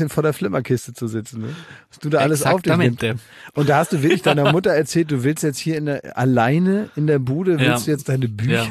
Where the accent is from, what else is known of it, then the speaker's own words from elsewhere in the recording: Dangast, Lower Saxony, Germany; Wie du so despektierlich über meine Heimat reden kannst. Wirklich, also wenn du warst wohl noch nie in Dangast im Kurhaus und hast Rhabarberkuchen gegessen, mein Freund.